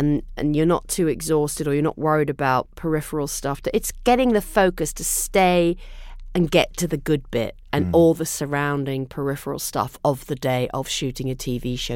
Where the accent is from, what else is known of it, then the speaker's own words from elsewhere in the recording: England, United Kingdom; now in United States; because I became an American. I lived in America so long. I'm English person.